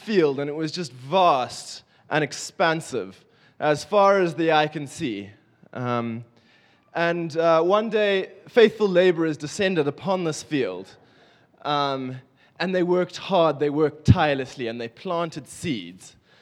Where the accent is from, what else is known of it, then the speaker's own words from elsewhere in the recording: Zimbabwe; I'm from Zimbabwe.